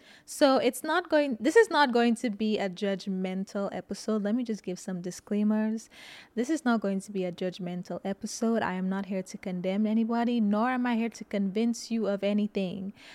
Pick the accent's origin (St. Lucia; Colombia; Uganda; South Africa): St. Lucia; now in United States; So I grew up in St. Lucia, for those of you who don't know. It's an island in the Caribbean.